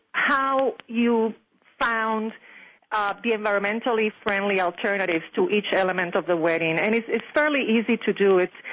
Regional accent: Puerto Rico; also born or lived in Los Angeles; I'm from Puerto Rico, so I had a small wedding in Puerto Rico for my relatives there, and then I had a big party for my friends in California when I used to live in L.A.

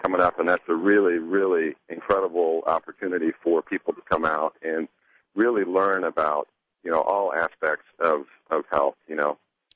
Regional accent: Bisbee, Arizona, United States; We get killer bee honey in from Bisbee, which is actually my hometown.

